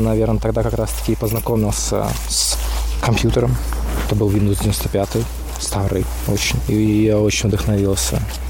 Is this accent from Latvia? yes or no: yes; Odrishi, Krāslava Municipality, Latvia; я родился в Одришах. Это недалеко от знака Краслава, как мы ехали от завода. Ага. И буквально там поворот есть направо. Мы там жили. Какое-то время.